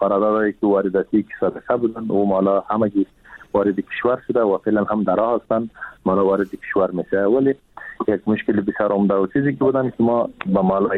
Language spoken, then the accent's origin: Persian; Afghanistan; ما هم از افغانستان هستم